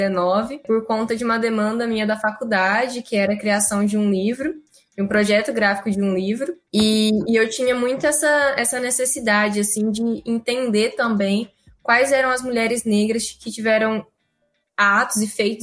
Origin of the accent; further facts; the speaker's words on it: Porto Ferreira, São Paulo, Brazil; now in Belo Horizonte, Brazil; Eu sou natural de São Paulo, sou do interior de São Paulo, chama Porto Ferreira, minha cidade.